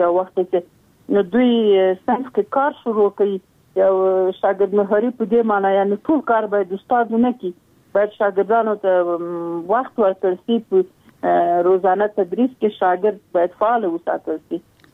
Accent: Sorkhab, Logar, Afghanistan; لمه درته چې د لوګر ولایت یم. د محمد اغي ولسوالي او د سرخاو د کلی.

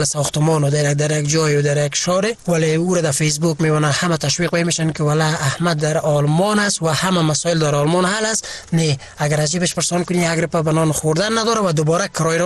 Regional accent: Afghanistan; moved away; also born or lived in Germany

